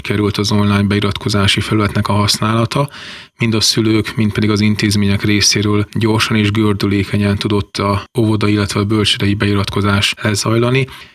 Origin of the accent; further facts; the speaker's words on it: Kiskunhalas, Bács-Kiskun, Hungary; ha van rá lehetőségünk, kiskunhalasiként